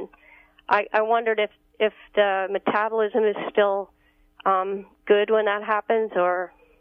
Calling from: New York, United States; Hi, I'm calling from New York.

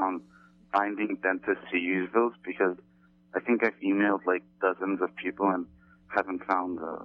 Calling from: New York City, New York, United States; Hi, I'm from the New York City area.

